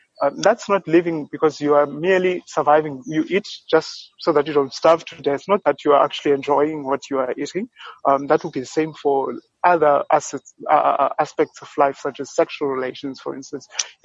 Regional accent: South Africa; I come from South Africa with a high prevalence of HIV.

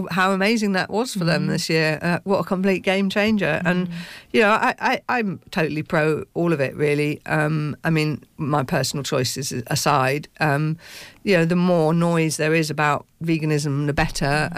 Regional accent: Cambridge, East of England, United Kingdom; because obviously I'm from Cambridge

